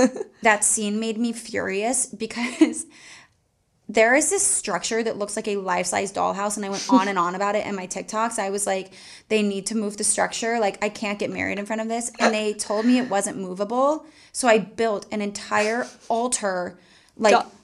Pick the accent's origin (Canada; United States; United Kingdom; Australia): United States; Charleston; And I am from Charleston and I wanted to get married there